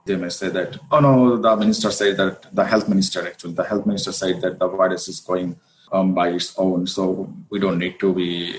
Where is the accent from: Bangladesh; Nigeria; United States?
Bangladesh; I just observed last week in my home country, in Bangladesh